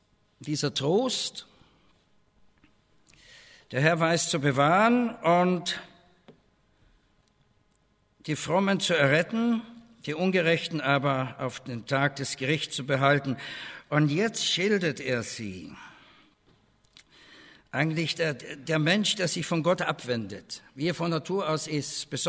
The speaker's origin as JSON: {"language": "German", "country": "Austria", "said": "Naja, und ich bin ja Österreicher, die reden so breit."}